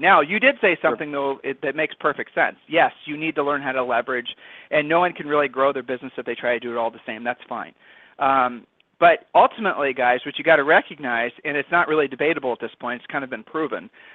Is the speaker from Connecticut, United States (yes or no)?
no; Ohio, United States; Look, you're from Nebraska. I'm from Ohio. So you and I are both from like cut from the same cloth, you know?